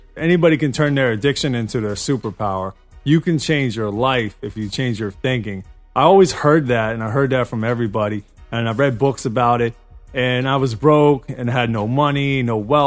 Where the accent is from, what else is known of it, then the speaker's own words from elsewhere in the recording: New York City, New York, United States; And, you know, in New York, it's a rough place to live. I grew up in Queens and, you know, Jamaica, Queens.